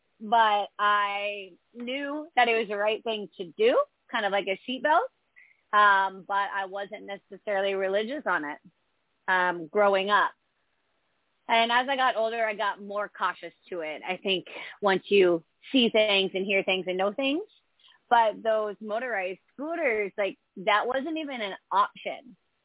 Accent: Austin, Texas, United States; I am from Austin, Texas, and I am an artist.

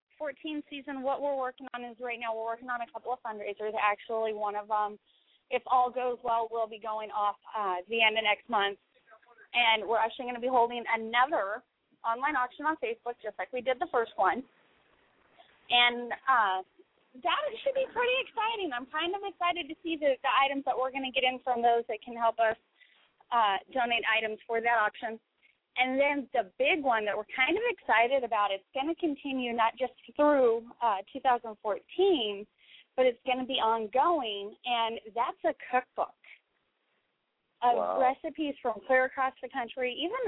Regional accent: Pacific Northwest, United States; Even though I grew up in the Northwest, I should know this, but it's still one of those strange names.

